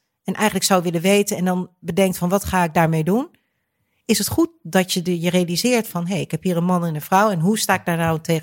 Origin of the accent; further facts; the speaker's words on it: Delft, South Holland, Netherlands; born there; Want ik kan zeggen, ja, ik ben geboren in Delft.